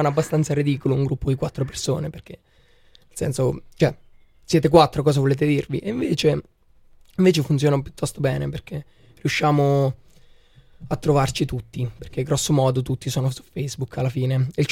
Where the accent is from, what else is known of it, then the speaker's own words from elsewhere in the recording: Macerata, Marche, Italy; Macerata Grande, cosiddetta, ovvero Macerata nelle Marche.